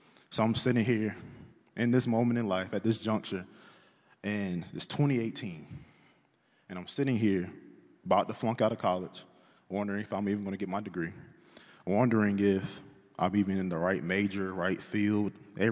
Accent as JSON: {"language": "English", "town": "Dothan", "region": "Alabama", "country": "United States", "tie": "born or raised there", "said": "I was born in Dothan, Alabama, lived there in Hetland, Opelika, lived there until I was 10."}